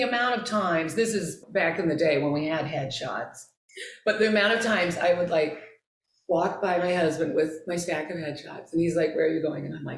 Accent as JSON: {"language": "English", "town": "Kansas City", "country": "United States", "said": "but I was from Kansas City, so it was like, wow."}